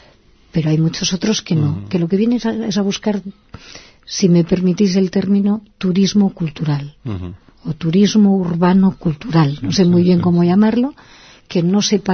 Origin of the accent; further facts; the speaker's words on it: Spain; somos nosotros mismos, somos los españoles, esto está claro